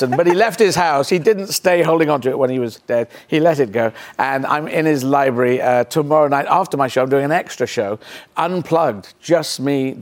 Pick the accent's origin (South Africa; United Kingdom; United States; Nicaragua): United Kingdom; England; We're British, English, we came.